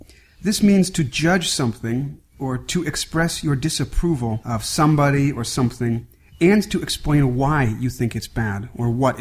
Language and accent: English; United States; And I should point out here, as an American, we don't use this phrase at all.